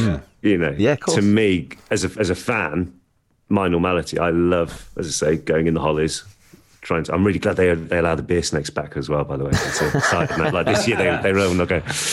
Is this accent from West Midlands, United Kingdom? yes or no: yes; Birmingham, West Midlands, United Kingdom; I grew up in North Birmingham.